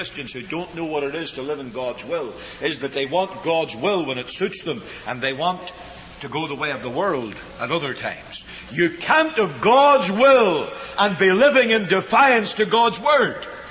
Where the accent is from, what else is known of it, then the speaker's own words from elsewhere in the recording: Belfast, Northern Ireland, United Kingdom; I remember a young woman in the little church I grew up in Belfast.